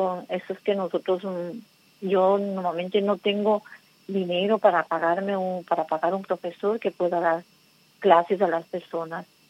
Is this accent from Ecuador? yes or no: yes; Ecuador; Yo soy de Ecuador